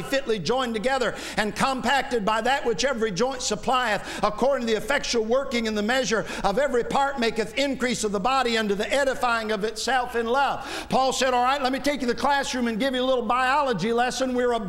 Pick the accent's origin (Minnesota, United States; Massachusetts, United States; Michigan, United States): Michigan, United States; Wayland; When I was growing up, I grew up in Wayland, Michigan, and down the road was Allegan, Michigan, and every fall they had the Allegan Fair.